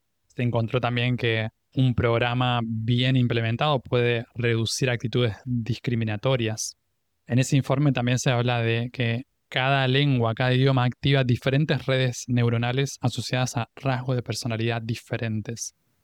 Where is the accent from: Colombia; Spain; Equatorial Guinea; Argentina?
Argentina; Y no es que dejé de ser argentino y al mismo tiempo estuve dispuesto a ser argentino y también un poco norteamericano